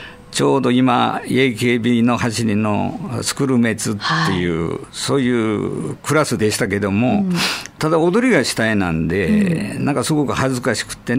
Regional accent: Nagasaki, Japan; うち長崎なんですが、出身地が

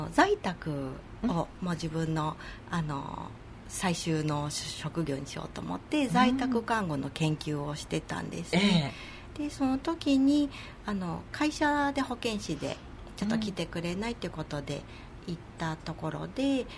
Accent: Toyoake, Aichi, Japan; それも私地元が豊明なんですけど、豊明から瀬戸の間のどこかで 作りたいなとか思った時もありますし

